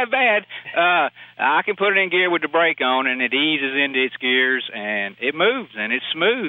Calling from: Bogalusa, Louisiana, United States; I'm in Bogalusa, Louisiana.

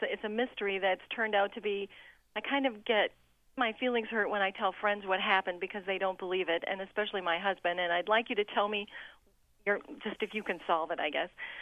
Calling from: Stevens Point, Wisconsin, United States; Hello, this is … from Stevens Point, Wisconsin.

